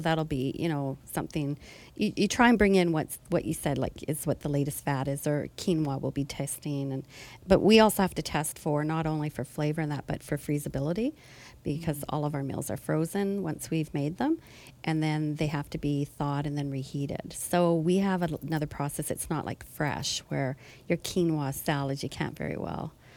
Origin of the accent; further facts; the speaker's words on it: Alberta, Canada; Like, I have to say, I grew up in Alberta, and there's nothing like Alberta beef.